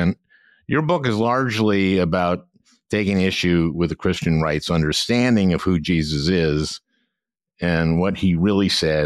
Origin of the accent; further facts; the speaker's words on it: Minnesota, United States; Well, I grew up in Minnesota, and there are a lot of, you know, a lot of my friends went to Hebrew school or bar mitzvah.